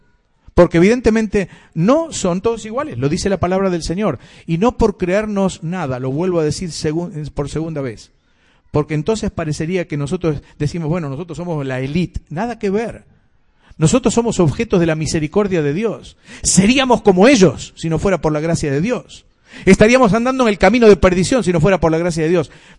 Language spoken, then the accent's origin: Spanish; Spain; Yo soy español, vengo de una nación que durante muchos años, fue perseguido el evangelio.